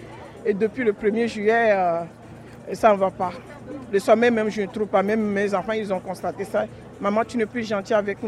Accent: Togo; moved away as an adult; now in France; J'ai 45 ans. Ça fait 17 ans d'ancienneté. Je suis togolaise. Et ça fait 18 ans que je suis en France.

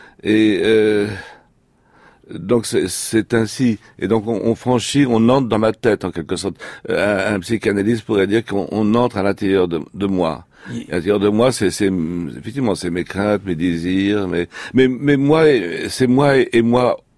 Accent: France; born there; Naturellement, je suis né en France et j'aime les croissants et lire les journaux en français.

